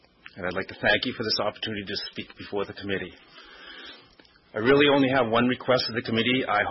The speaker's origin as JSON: {"language": "English", "town": "Yarmouth", "region": "Maine", "country": "United States", "said": "I'm from Yarmouth, Maine."}